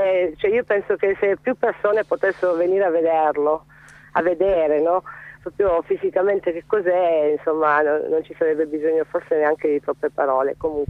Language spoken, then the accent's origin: Italian; Calabria, Italy; Sono molto fiera perché io sono calabrese.